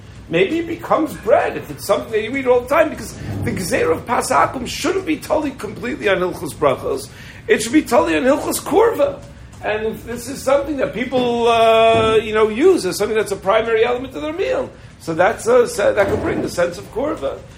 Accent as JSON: {"language": "English", "region": "New York", "country": "United States", "said": "I was from New York, and New Jersey Chevron was much more involved."}